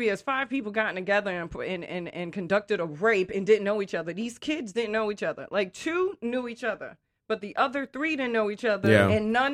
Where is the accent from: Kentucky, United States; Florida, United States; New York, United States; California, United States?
New York, United States; New York City; I'm going to ask a serious topic because I grew up in New York City.